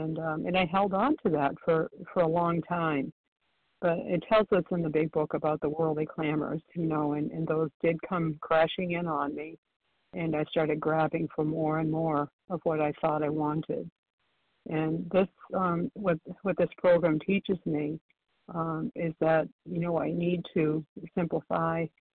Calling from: Florida, United States; calling from Florida this morning.

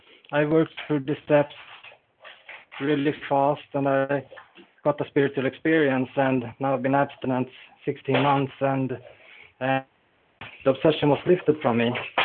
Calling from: Falun, Dalarna County, Sweden; And I'm calling in from Falun in Sweden

